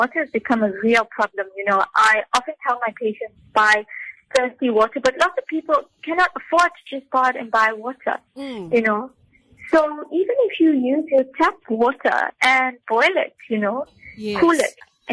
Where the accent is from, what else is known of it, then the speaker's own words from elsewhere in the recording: India; Look, I'm Indian, and I need curry.